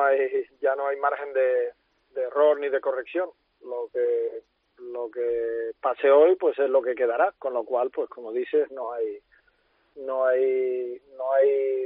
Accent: Canary Islands, Spain; yo soy de Gran Canaria

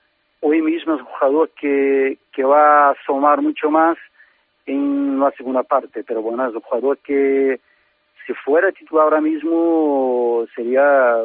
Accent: Brazil; Spanish is a second language; Bueno, yo como brasileño veo las manifestaciones como un grito de la población

